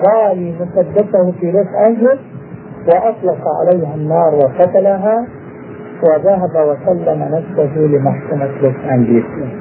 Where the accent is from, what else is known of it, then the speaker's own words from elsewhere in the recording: Jordan; نحن في عندنا في الأردن